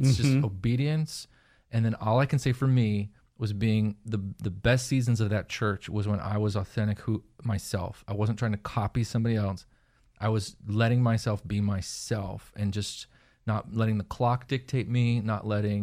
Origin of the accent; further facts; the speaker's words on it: California, United States; yeah, south, you know, I came from California.